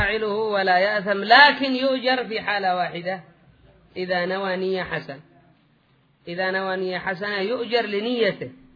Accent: Yemen; هذا عندنا في اليمن الأحكام الجاهلية

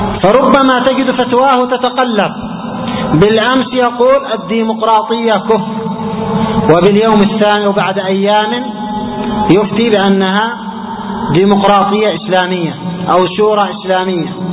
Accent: Yemen; لا سيما نحن عندنا في اليمن، ربما تمزقت إلى أقسام كثيرة

